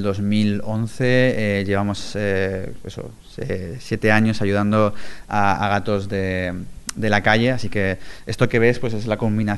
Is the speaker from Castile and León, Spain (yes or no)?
no; Badalona, Catalonia, Spain; yo soy de Badalona, no estamos ni en Berlín, ni estamos en Londres